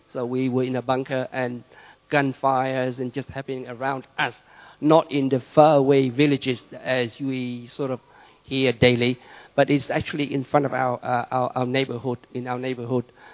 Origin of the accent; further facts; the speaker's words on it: Vietnam; moved away as an adult; Growing up in Vietnam as a little boy, we, as my generation of people, were so used to with wars that we didn't think about it.